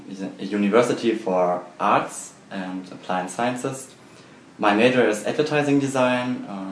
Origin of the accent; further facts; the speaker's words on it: Seesen, Lower Saxony, Germany; also born or lived in Bad Gandersheim; I'm from Bad Gandersheim. I'm from Seesen, but I was born in Bad Gandersheim. It's a city next to my hometown. I'm going to school in Hildesheim.